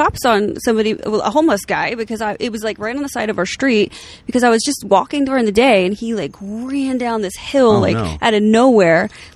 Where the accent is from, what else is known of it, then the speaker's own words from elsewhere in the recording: New Jersey, United States; No. Jersey. I'm from Jersey.